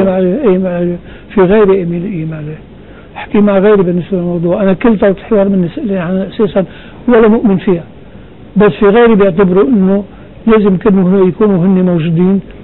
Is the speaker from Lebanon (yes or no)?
yes; Lebanon; اذا كانوا بالفعل عنا النوايا نحن كلنا سوا كلبنانيه انه نرجع نبني هالبلد